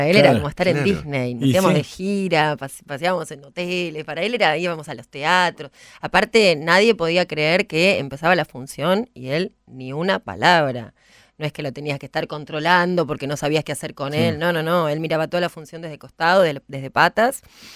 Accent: Argentina; also born or lived in Montevideo, Uruguay; Tengo mucha familia en Uruguay, o sea, claro, que amo Uruguay y trato de ir casi todos los años. Pero me crié en Argentina

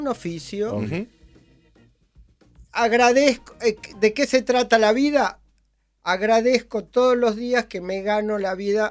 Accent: Santa Fe, Argentina; Vengo de mi ciudad natal, Santa Fe, paisano santafesino nacido en Los Pajonales. Vengo de reencontrarme con mi ciudad

